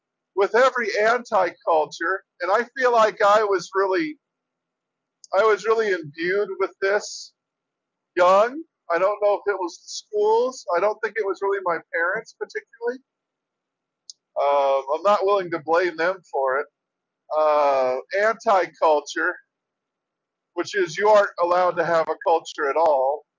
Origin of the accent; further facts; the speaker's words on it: California, United States; now in New Mexico, United States; because when I came from California, that was one of the things that really made me excited about New Mexico